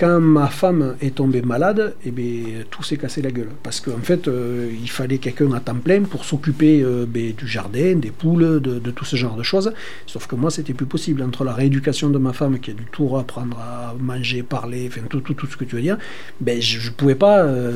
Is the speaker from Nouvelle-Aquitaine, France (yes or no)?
no; Flagnac, Occitanie, France; En fait, quand j'ai grandi à Flagnac, ma grand-mère avait une petite ferme qui était à l'arrêt depuis longtemps